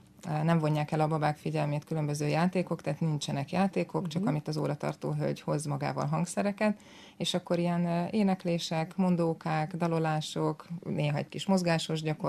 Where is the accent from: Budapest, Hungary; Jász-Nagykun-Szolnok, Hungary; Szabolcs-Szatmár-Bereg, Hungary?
Budapest, Hungary; Zugló; Világéletemben. Zuglóban is születtem. igen.